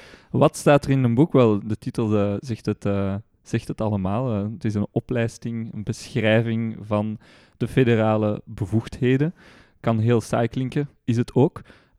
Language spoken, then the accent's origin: Dutch; Etterbeek, Brussels, Belgium; Ik ben geboren en getogen in het mooie mondaine Etterbeek, inderdaad.